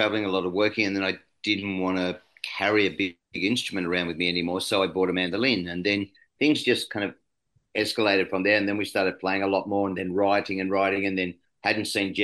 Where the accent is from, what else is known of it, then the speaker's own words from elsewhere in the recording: New South Wales, Australia; Well, I grew up in Western New South Wales